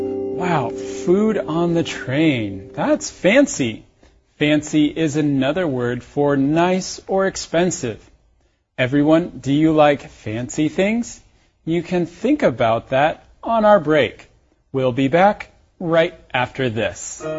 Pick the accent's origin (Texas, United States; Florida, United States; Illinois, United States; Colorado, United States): Colorado, United States; I have to agree. I'm from Colorado, and we have beautiful mountains.